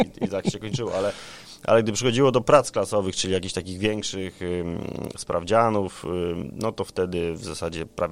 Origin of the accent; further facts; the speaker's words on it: Zielona Góra, Lubusz Voivodeship, Poland; Tak, jestem z Zielonej Góry, wychowałem się tutaj, większość życia spędziłem.